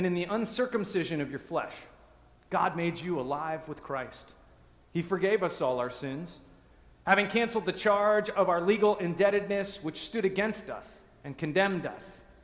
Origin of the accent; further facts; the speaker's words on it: Evergreen, Colorado, United States; A few weeks ago, I told you about growing up in Evergreen, Colorado. It's a town just west of Denver up into the mountains.